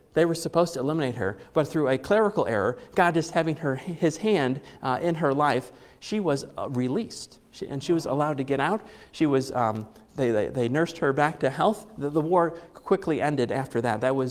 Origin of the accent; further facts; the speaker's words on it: United States; I'm a Baptist, I'm an American, but I'm also a Christian.